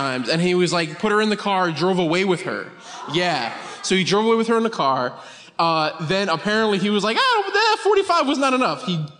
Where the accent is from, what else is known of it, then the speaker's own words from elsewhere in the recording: Connecticut, United States; I'm from Connecticut, and they have a store called Christmas Tree.